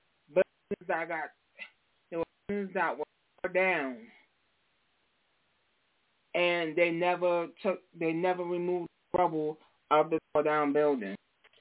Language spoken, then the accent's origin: English; New York, United States; I'm from New York